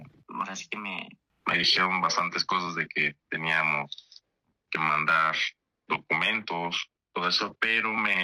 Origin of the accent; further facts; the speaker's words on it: Morelos, Mexico; No, yo dije, no, soy de Morelos, ¿no?